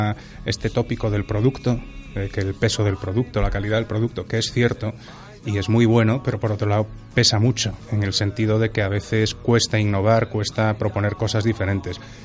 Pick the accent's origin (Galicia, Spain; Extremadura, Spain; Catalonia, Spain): Galicia, Spain; Santiago de Compostela; Grelo porque soy de Santiago y sabes que en esta zona es el producto icónico, y producto del mar pues porque una de mis abuelas es de Noia, del fondo de una de las rías